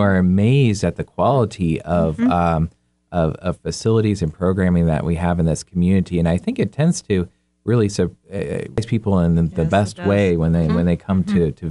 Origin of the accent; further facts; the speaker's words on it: Richmond, Indiana, United States; now in Fort Wayne, United States; I'm actually from Richmond, Indiana, which is a couple hours down the road, but I've been in Fort Wayne since 2005.